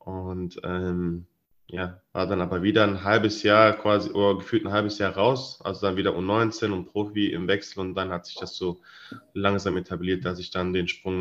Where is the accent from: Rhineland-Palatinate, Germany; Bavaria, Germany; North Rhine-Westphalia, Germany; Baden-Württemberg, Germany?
North Rhine-Westphalia, Germany; Cologne; bin ich in Leverkusen zur Schule gegangen, habe aber noch in Porz gewohnt, in Köln, und bin dann jeden Morgen mit der Bahn, Bus und Bahn zur Schule gefahren.